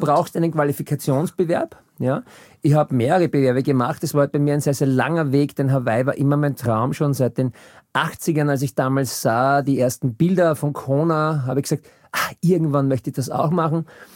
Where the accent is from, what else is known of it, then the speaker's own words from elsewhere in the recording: Vienna, Austria; born there; Ich bin 68 in Wien geboren, sprich ich bin heute 53 Jahre jung.